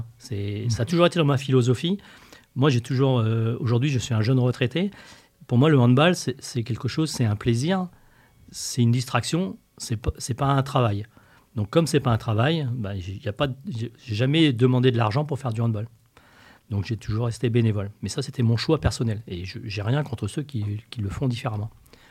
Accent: Pont-Sainte-Maxence, Hauts-de-France, France; Et je suis originaire de Pont-Sainte-Maxence.

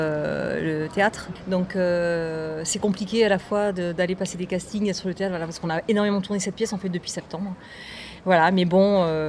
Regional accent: Hauts-de-France, France; now in Nice, France; on est de Nice. Enfin, même si moi, je suis ch'ti, mais je vis à Nice.

